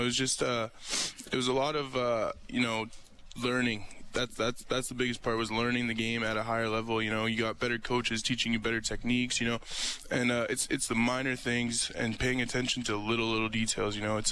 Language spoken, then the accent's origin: English; Calgary, Alberta, Canada; But, you know, I grew up in Calgary, so, you know, we get a little bit more Chinook, so it's a little bit warmer